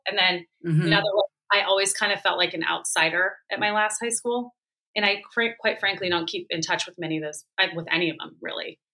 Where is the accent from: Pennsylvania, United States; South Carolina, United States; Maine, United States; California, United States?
Pennsylvania, United States; Philadelphia; born there; also born or lived in East Coast; Yeah, so I grew up, I was born in Philadelphia. I grew up on the East Coast for part of my childhood.